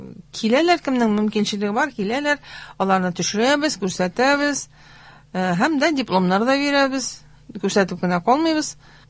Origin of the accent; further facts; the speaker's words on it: Ufa, Bashkortostan, Russia; Әйе, мин Уфада туып үстем, мәктәптә укыдым